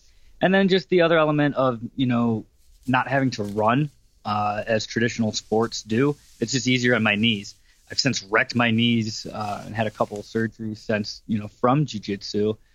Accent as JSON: {"language": "English", "town": "Buffalo", "region": "New York", "country": "United States", "tie": "born there", "moved": "yes", "lives_now": "Las Vegas, United States", "said": "I live in Las Vegas. I was born in Buffalo, New York, Western New York, and then I moved out here probably 10, 12 years ago and have been in Vegas."}